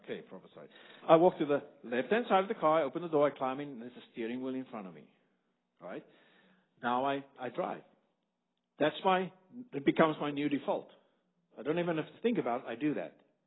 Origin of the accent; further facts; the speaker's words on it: South Africa; I come from South Africa and we sit on the right hand side of the car.